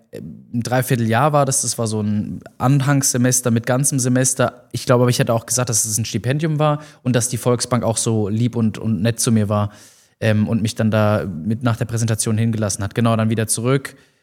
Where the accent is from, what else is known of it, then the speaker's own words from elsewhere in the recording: Mannheim, Baden-Württemberg, Germany; Ja, wir kommen aus Mannheim.